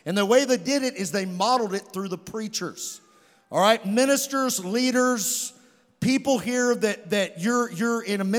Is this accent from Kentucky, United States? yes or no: yes; Providence, Kentucky, United States; And Jesse goes back to my hometown, Providence, Kentucky.